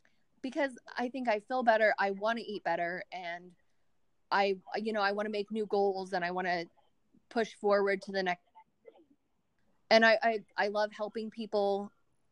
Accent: Colorado, United States; now in Frederick, United States; Okay, I am from Colorado originally, and I've been in Maryland and Virginia for, well, since like 2002, and I own a salon in downtown Frederick

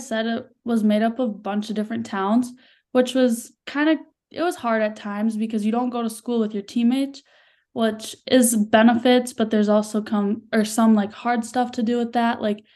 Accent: Painesville, Minnesota, United States; Yeah, so I'm from Painesville. It's a super small town in between like St. Cloud and Wilmer in Minnesota. It's made up about like 2,000 people.

